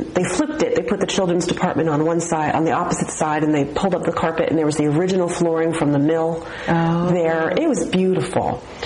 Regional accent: Piscataway, New Jersey, United States; They're in my hometown of Piscataway, New Jersey.

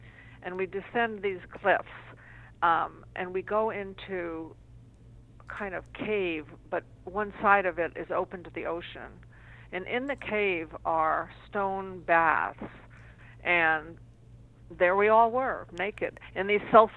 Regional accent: Providence, Rhode Island, United States; grandparents were immigrants, and they lived upstairs and all that go to college. So and Brown was in my hometown, so I marched up the hill.

